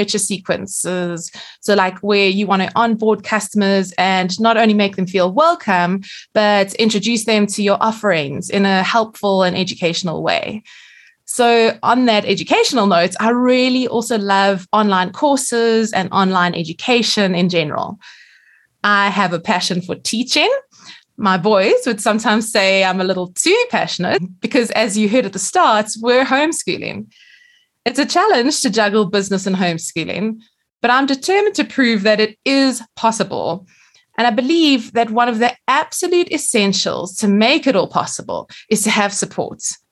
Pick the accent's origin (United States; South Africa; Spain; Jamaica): South Africa; accent: South African; Yes, I am proudly South African for sure.